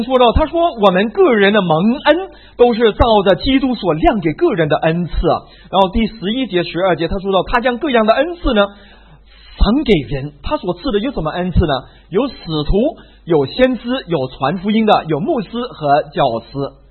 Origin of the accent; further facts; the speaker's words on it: Malaysia; moved away; 可能我是从马来西亚来的关系，所以我对雪直到今天虽然出国那么多年我还是特感兴趣。